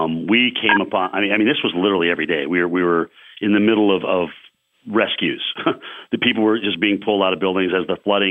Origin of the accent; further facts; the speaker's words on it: Vermont, United States; also born or lived in Connecticut; So even though I really consider Vermont my home state and the state I grew up in, that's Red Sox Nation.